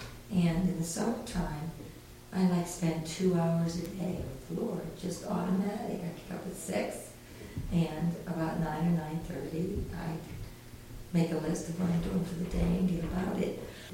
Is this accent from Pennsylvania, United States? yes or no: yes; Pittsburgh, Pennsylvania, United States; I'm from Pittsburgh. I'm a teacher.